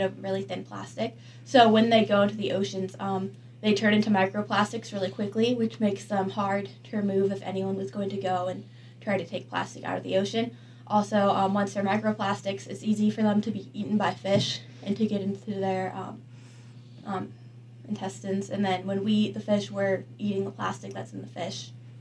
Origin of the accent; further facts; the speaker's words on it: California, United States; Well, I'm from California, and in California in 2016, on the ballot was a proposition to ban all plastic bags.